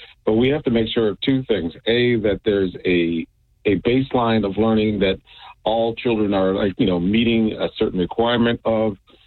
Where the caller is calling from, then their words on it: Boston, Massachusetts, United States; Yes, I'm calling from the Boston area.